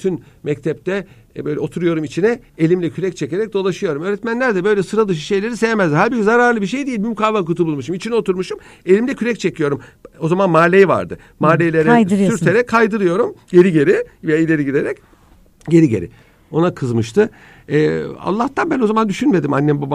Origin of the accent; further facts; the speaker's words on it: Ankara, Turkey; Ben Ankara'da doğdum büyüdüm. Ankara'da bile otomobil azdı.